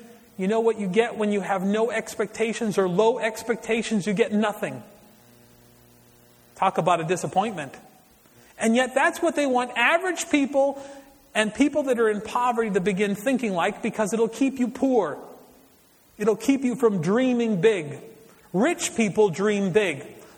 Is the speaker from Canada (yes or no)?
yes; the Prairies, Canada; living in Canada, on the prairies, out in the country, never having left the province that I grew up in Canada